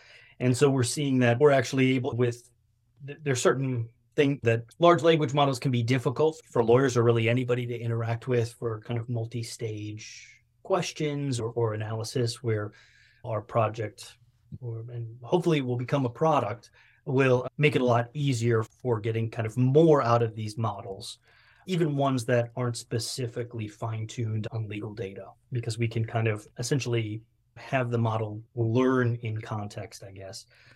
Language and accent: English; Chicago, Illinois, United States; born there; I'm not a huge hot dog person, although I was born in Chicago.